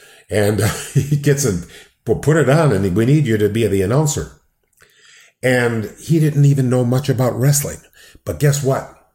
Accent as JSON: {"language": "English", "town": "Downers Grove", "region": "Illinois", "country": "United States", "tie": "born or raised there", "said": "I grew up in Downers Grove, Illinois, and Fred Kohler was the promoter, and that was the only TV wrestling that was on in Chicago."}